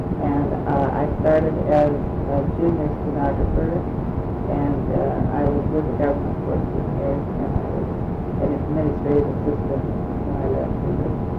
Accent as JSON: {"language": "English", "town": "Palms", "region": "California", "country": "United States", "tie": "born or raised there", "also_born_or_lived": "Pasadena / Ventura", "said": "I was born in Palms, California, on November 13, 1946."}